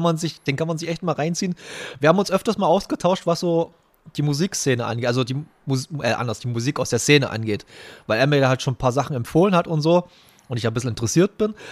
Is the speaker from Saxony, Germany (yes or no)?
yes; Saxony, Germany; wir sind aus dem Kreis Bautzen mit 4 oder 5 riesengroßen Bussen dahin gekarrt